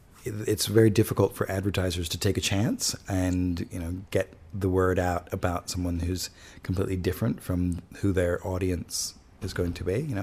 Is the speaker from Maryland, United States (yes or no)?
no; Chicago, Illinois, United States; I'm originally from Chicago, and yeah, just lived all over the States as well.